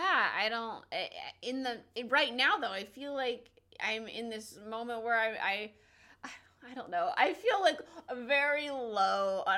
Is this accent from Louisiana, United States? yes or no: no; New Jersey, United States; now in Los Angeles, United States; And I moved to Los Angeles and from New Jersey, and that was huge and something that I never thought I would be able